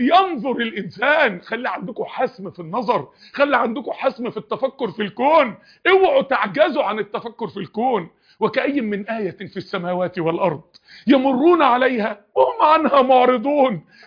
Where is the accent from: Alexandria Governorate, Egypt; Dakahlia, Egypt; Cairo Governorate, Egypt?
Dakahlia, Egypt; Mansoura; انا من المنصورة